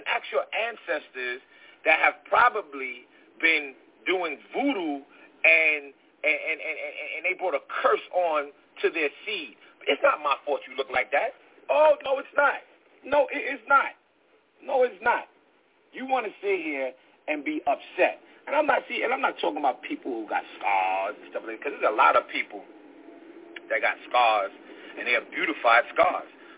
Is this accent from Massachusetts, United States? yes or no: no; Brooklyn, New York, United States; Because let me tell y'all something. I'm from Brooklyn, y'all.